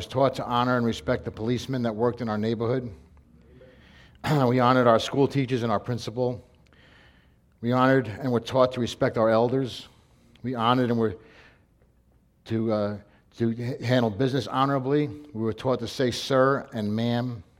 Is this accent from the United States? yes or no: yes; Brooklyn, New York, United States; When I was a young guy, when I was a boy growing up, I was born in Brooklyn, we were taught about honor.